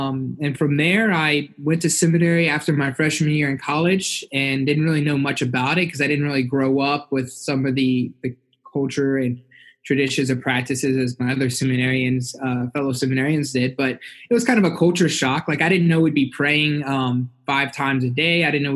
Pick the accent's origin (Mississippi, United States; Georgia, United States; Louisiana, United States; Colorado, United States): Louisiana, United States; Slidell; born there; So I was born in Slidell, Louisiana, which is about an hour and a half where I live now.